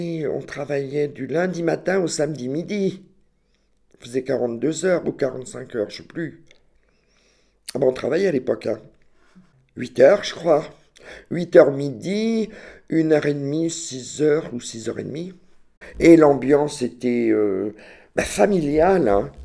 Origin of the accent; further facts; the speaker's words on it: Saint-Pierre-sur-Orthe, Pays de la Loire, France; Je suis né à Saint-Pierre-sur-Orthe, dans la Mayenne, à quelques kilomètres de Batillé. J'ai fait mes études à Évron, suite à Laval.